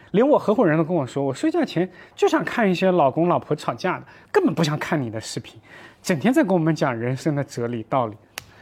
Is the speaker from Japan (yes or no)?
yes; Japan; Chinese is a second language; 但是我们日本人不行啊，我们日本人就想躺平